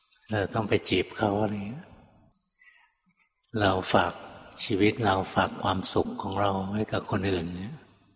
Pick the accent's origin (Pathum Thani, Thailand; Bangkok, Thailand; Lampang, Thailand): Bangkok, Thailand; ตอนหลวงพ่อเด็กๆนะอยู่เกิดในกรุงเทพนี่แหละ